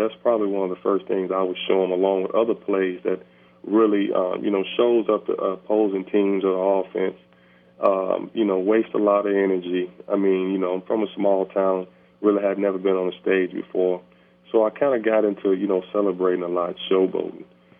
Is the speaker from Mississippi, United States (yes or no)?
yes; Mississippi, United States; So I was from Mississippi, but it really felt like to me, and really seemed like to me, it was Tennessee, man.